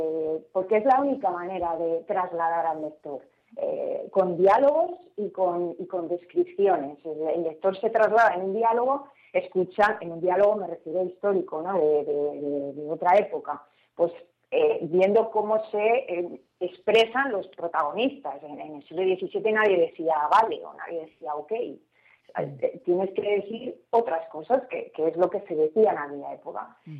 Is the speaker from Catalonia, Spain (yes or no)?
no; Madrid, Community of Madrid, Spain; Yo soy muy madrileña.